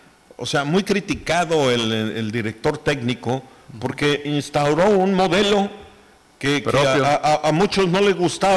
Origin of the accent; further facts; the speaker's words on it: Mexico; Qué chistosos somos los mexicanos, ¿no?